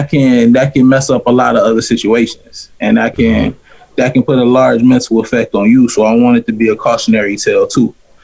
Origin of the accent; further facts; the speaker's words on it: Detroit, Michigan, United States; now in Charlotte, United States; I'm from Detroit, and that's my home, but like I look at this like my home too.